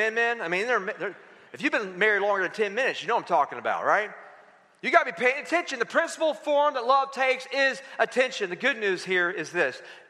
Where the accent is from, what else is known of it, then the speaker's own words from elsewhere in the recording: Florida, United States; now in California, United States; I'm from Florida, too. That's weird. We're both in California.